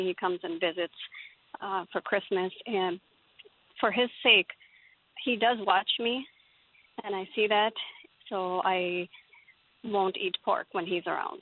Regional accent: Pakistan; I grew up in Pakistan.

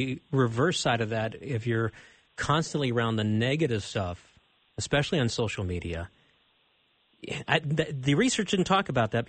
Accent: Minnesota, United States; Now, I prefer my Minnesota State Fair, partially because I'm Minnesotan

